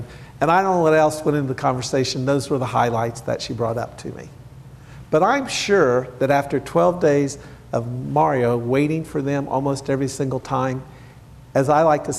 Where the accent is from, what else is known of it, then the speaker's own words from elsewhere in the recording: United States; Maybe that's an Italian thing, and it just, you know, rubbed off on me as American, a little different.